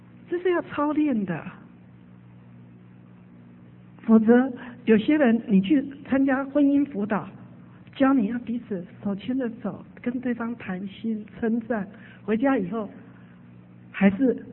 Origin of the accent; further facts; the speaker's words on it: China; 那当然我们东方，我们特别是我们中国人，因为可能在我们成长背景就都没有人跟我们有心灵的相交过